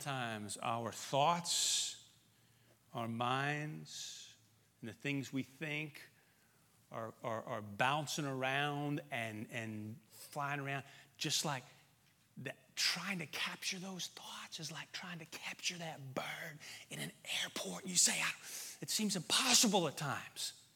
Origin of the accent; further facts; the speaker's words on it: Indiana, United States; My parents, I grew up in Indiana, and so my parents are still up there.